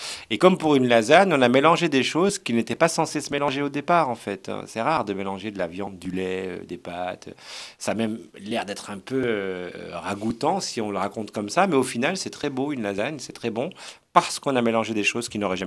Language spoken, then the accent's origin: French; Belgium; Je suis belge. Première couche, d'origine marocaine, deuxième couche, de confession musulmane, parce que c'est la religion que j'ai choisie là aujourd'hui